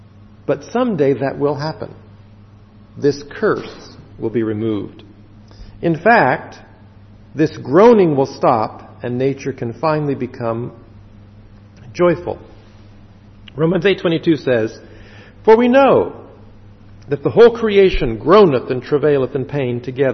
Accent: Taiwan; I grew up in Taiwan. We have plenty of rain.

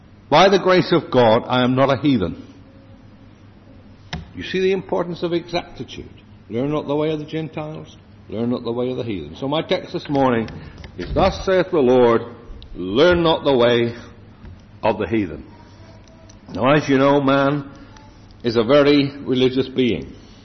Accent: England, United Kingdom; Speaking as an Englishman here this morning, I can say this.

